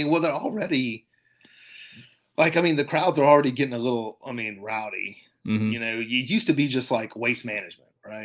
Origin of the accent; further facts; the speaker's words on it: Baton Rouge, Louisiana, United States; I grew up in Baton Rouge, and if you thought that Nashville had a lot of humidity, that Nashville doesn't have any humidity compared to that.